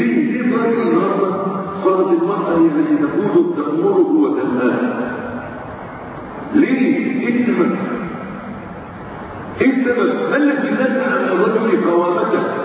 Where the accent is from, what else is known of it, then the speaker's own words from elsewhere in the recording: Egypt; حصل عندنا في مصر غلاء فاحش، تضاعفت الأسعار